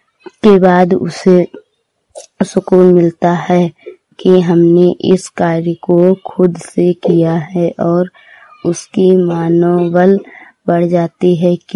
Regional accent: Hariharpur, Uttar Pradesh, India; मैं हरिहरपुर गांव जिला श्रावस्ती की रहने वाली हूँ।

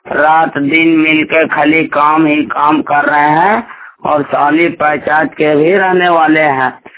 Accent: Giridih, Jharkhand, India; मैं भलापुर का रहने वाला हूँ और थाना हिरोली है और पोस्ट रेम्बा है, जिला गिरिडीह है और झारखंड जो भोलापुर से बोल रहे हैं।

